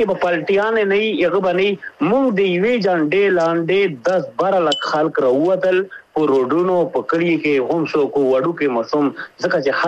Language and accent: Pashto; Pakistan; مونږ د پاکستان یو پاکستان دې زمونږ دې